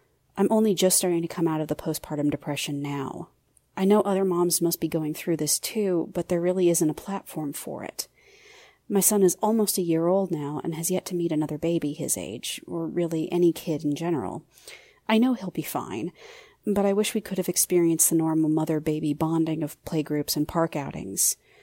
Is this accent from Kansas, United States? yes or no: yes; Topeka, Kansas, United States; I'm from Topeka, Kansas.